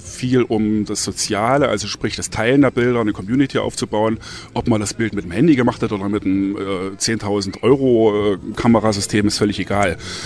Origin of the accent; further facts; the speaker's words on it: Weimar, Thuringia, Germany; Ich komme aus Weimar in Thüringen.